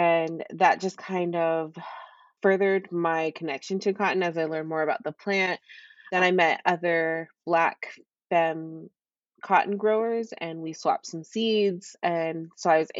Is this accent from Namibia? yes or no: no; California, United States; now in Tucson, United States; So my husband grew up in Arizona. I am originally from the Bay Area. So initially we moved to Arizona because this is where he was from